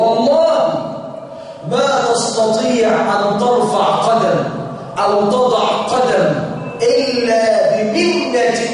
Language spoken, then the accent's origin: Arabic; Egypt; احنا عندنا في مصر